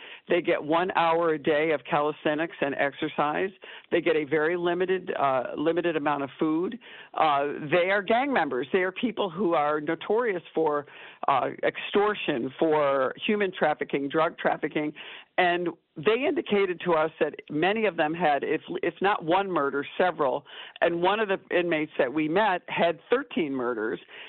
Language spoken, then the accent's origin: English; New York, United States; Obviously, I come from New York. Many of the prisons in New York State are in my district or near my district.